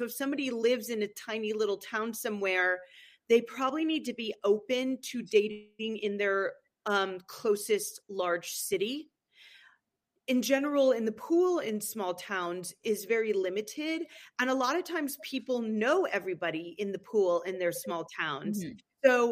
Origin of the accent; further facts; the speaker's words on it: San Francisco, California, United States; moved away as an adult; also born or lived in Los Angeles / East Coast; now in Colorado, United States; I moved to Colorado 2 years ago. I was born and raised in California. I did my schooling mostly on the East Coast. So I kind of have roots in California. I was from San Francisco